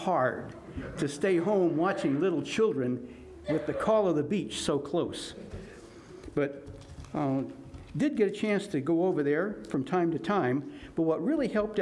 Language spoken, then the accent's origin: English; Florida, United States; Now, I grew up in Florida, and things were going very well. I was born in the summer of 1947